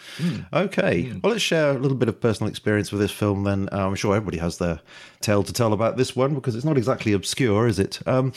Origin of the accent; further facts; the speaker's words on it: United Kingdom; Oh, sorry, I'm very British, aren't I?